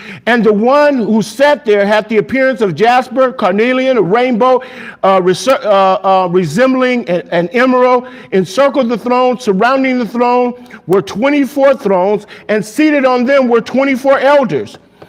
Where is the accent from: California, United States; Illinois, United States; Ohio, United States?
California, United States; Los Angeles; I grew up in South Central LA. It was a horrible experience.